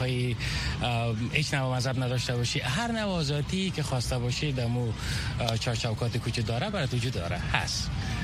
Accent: Afghanistan; من از افغانستان هستم، پشت سرم از افغانستان است و بالاخره افغانستان از ما است

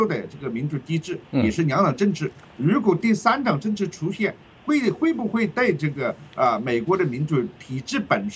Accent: China; now in United States; 作为一个中国人

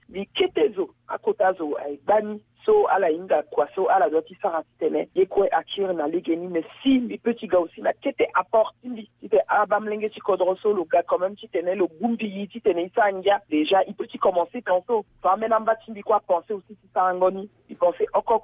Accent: Central African Republic; Moi, je suis centrafricaine.

